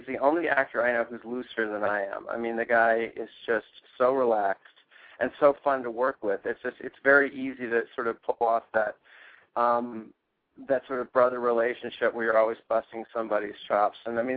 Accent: California, United States; It reminds me of growing up in California and watching shows like Bowling for Dollars

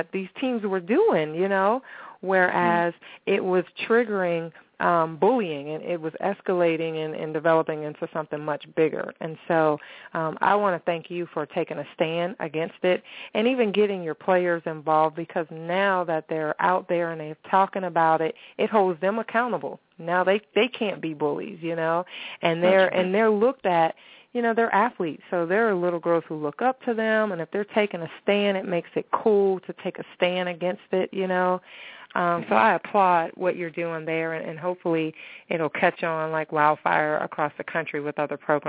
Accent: Steubenville, Ohio, United States; because I'm from Steubenville, Ohio, so there are a lot of people from the Pittsburgh and Steubenville area.

